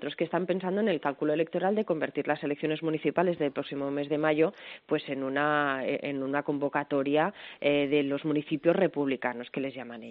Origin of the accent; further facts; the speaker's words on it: Catalonia, Spain; yo me siento muy española y me siento muy catalana, y me siento catalana a través de sentirme española, o me siento española a través de sentirme catalana.